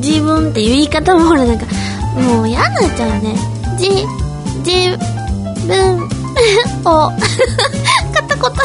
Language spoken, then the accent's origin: Japanese; Osaka, Japan; now in Tokyo, Japan; 大阪にいたらあんまわかんないっていうかさ、みんな大阪人だから、そんなツッコミないんですよ。でも東京に来たら、絶対に、大阪人ですかってね、言われるの。